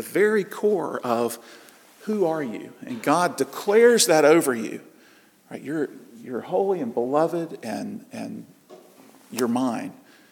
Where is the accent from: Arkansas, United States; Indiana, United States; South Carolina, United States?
South Carolina, United States; I'm a guy from South Carolina. You know, I'm married, I have three children.